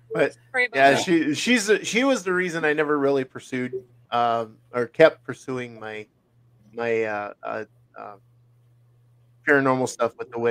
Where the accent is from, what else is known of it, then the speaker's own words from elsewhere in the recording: California, United States; Yeah, I was born and raised in California.